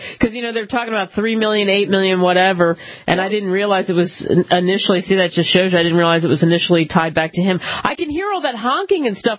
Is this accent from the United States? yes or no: yes; New Jersey, United States; very, very close to my hometown and that Cherry Hill, South Jersey, Philadelphia, Atlantic City area